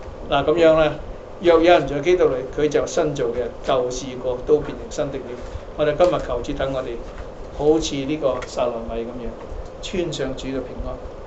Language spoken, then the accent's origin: Cantonese; China; 係啦，我中國人唔中意掉嘢㗎嘛。